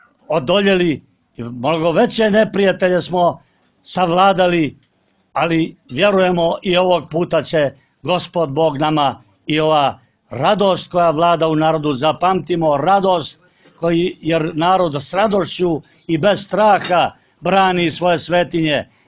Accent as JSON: {"language": "Serbian", "country": "Montenegro", "said": "Mi dolazimo iz Crne Gore i mi nikad nismo dijelili ovu granicu"}